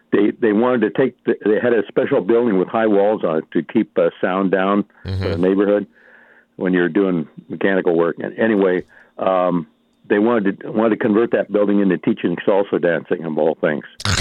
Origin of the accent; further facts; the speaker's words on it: Nebraska, United States; My background is real similar to yours. I was raised in Nebraska, and we had shop classes back in junior high school.